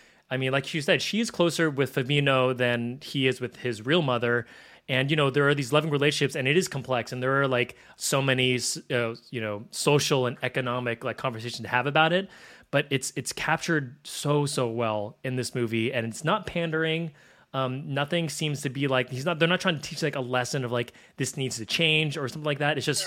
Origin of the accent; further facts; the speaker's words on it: Philippines; so I'm Filipino